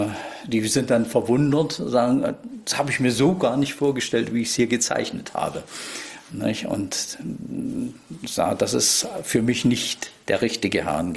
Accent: East Germany, Germany; Ich bin ja praktisch in Ostdeutschland groß geworden.

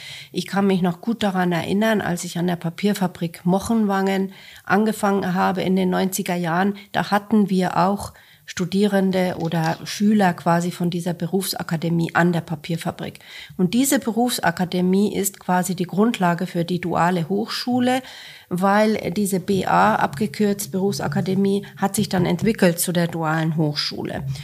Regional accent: Finland; moved away as an adult; now in Germany; Also ursprünglich stamme ich aus Finnland, wo ich geboren bin und aufgewachsen bin, zwar mit einer deutschen Mutter. Und ich habe die deutsche Schule in Helsinki besucht

